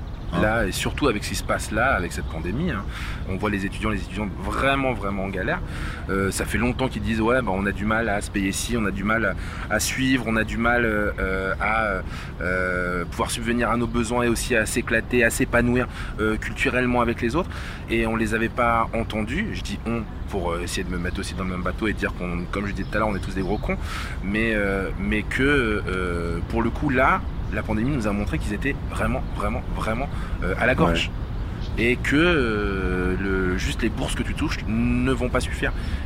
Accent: Hérouville-Saint-Clair, Normandy, France; moi j'ai grandi donc à Hérouville-Saint-Clair, dans la banlieue de Caen

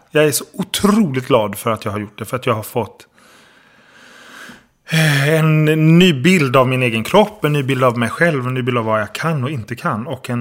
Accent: Halmstad, Halland County, Sweden; Jag var enda pojken i flickkören hemma i Halmstad.

